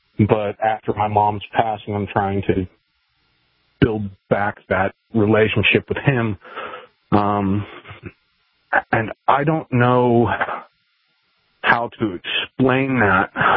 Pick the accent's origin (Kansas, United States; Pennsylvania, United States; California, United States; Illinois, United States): Kansas, United States; I grew up in Kansas.